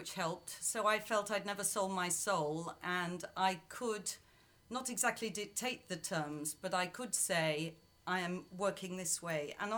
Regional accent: Birkenhead, North West England, United Kingdom; Well, I grew up on Merseyside in Birkenhead, so … are part of my heritage and my culture and my age.

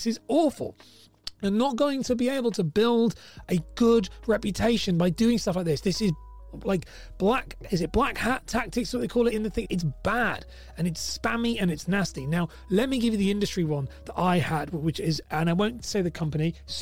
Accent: England, United Kingdom; And let's do a pound sign because we are English.

